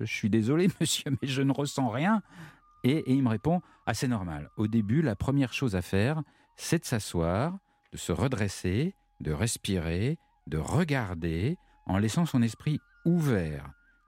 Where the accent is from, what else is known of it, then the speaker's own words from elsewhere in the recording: France; en tant que Français